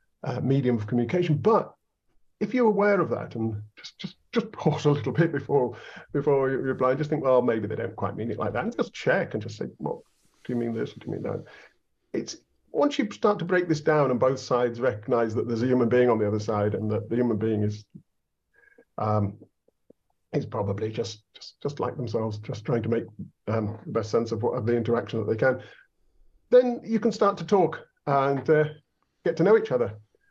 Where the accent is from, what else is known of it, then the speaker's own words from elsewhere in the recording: United Kingdom; now in Greece; I shouldn't be here just as a British person who, thanks to the EU, was able to live here without really making much of an effort to become Greek.